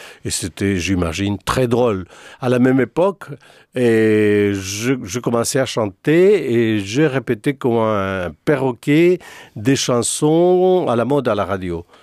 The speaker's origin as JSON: {"language": "French", "country": "France", "tie": "born there", "said": "Donc, on peut dire que je suis né en France."}